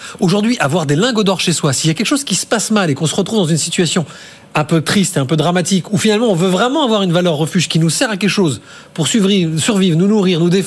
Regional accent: Bordeaux, Nouvelle-Aquitaine, France; je suis un bon bordelais.

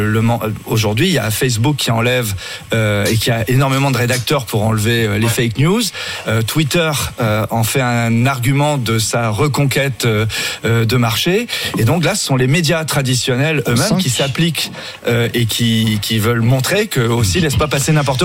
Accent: Brittany, France; Excusez-moi, je suis breton.

